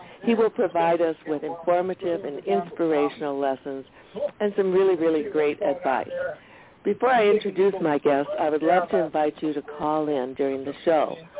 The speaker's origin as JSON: {"language": "English", "town": "Detroit", "region": "Michigan", "country": "United States", "tie": "born or raised there", "said": "I was raised in Detroit, Michigan, so we used to go over the bridge all the time."}